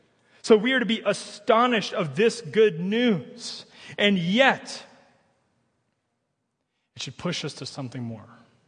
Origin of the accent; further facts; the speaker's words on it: Midwest, United States; maybe because we're from the Midwest